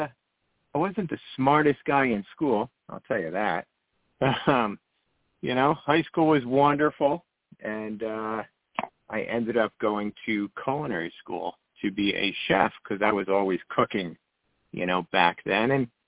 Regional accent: Wayne, New Jersey, United States; So I am a native Jersey boy. I was born in Wayne, New Jersey, about 20 miles outside of New York City.

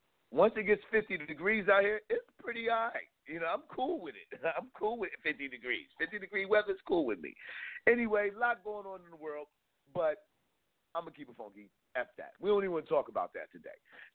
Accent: East Coast, United States; It ain't like growing up on the East Coast in April, it was a beautiful weather. I always remember like April hitting and it'd be like 70, 80 degrees.

